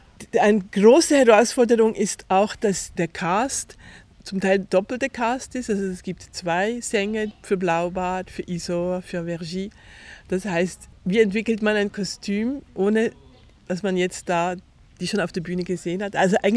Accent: Switzerland; now in France; ich bin Schweizerin, hört man auch. Ich lebe inzwischen in Frankreich, habe in Wien studiert, also relativ europaweit unterwegs.

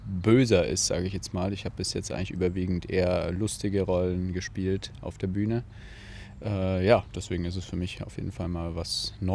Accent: Nuremberg, Bavaria, Germany; now in Cologne, Germany; 29 Jahre alt, ich komme aus Nürnberg, studiere aktuell noch in Köln

